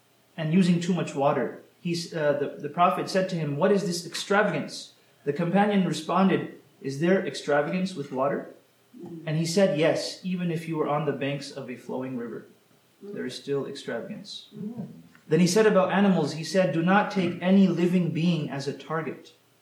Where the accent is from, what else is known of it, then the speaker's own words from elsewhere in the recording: Texas, United States; and I'm from Texas, so I know about